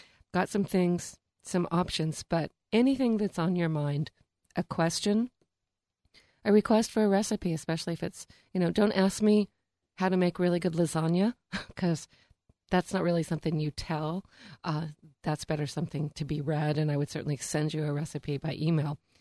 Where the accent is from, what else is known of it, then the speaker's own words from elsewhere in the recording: Sebastopol, California, United States; But it's just great to be there in Sebastopol, my hometown.